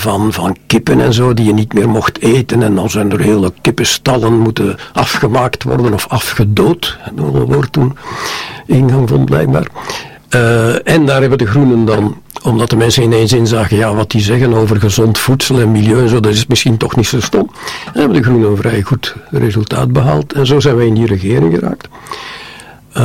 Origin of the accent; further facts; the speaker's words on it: Belgium; waar wij als Belgen trots op mogen zijn.